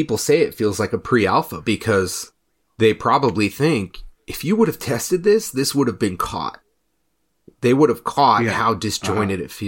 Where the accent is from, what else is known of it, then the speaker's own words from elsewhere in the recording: United States; And I'm an American. I like things spread out.